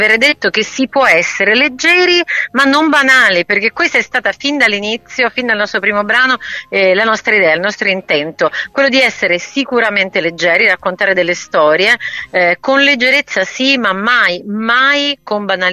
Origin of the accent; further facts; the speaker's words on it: Rome, Lazio, Italy; per la mia terra, per la mia città che è Roma, quindi ci può stare